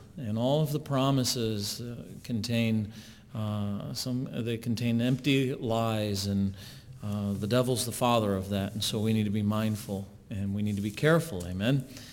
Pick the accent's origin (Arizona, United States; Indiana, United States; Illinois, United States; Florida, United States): Illinois, United States; I grew up just outside of Chicago, so I'm a northerner, a Yank